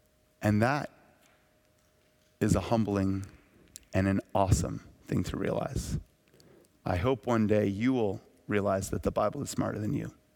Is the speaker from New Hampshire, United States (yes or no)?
yes; Hampton, New Hampshire, United States; I'm from Hampton, New Hampshire. That's just not the way we spoke.